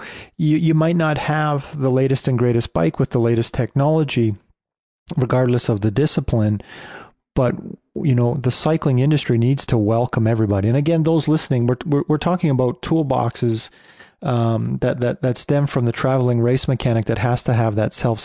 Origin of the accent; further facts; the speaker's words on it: Canada; I'm a Canadian